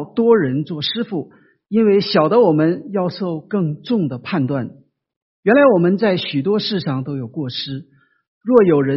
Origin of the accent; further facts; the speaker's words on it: Northeast China, China; 在我的家乡东北